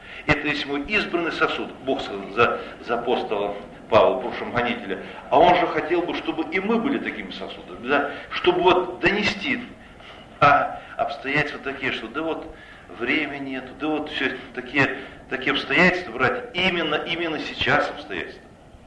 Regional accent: Kazakhstan; Я казах, гражданин Казахстана, у меня знаю казахский язык

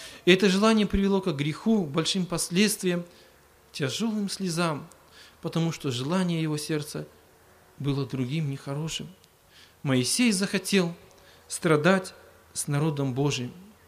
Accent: Babruysk, Mogilev Region, Belarus; Я из Бобруйска.

